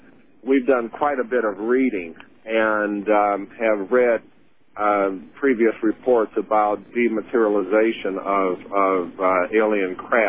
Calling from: Mesa, Arizona, United States; I'm calling from Mesa, Arizona.

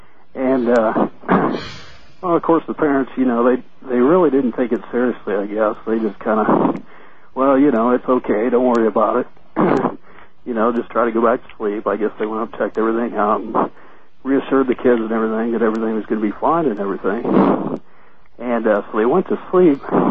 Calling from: Haworth, Illinois, United States; I'm calling from Haworth, Illinois.

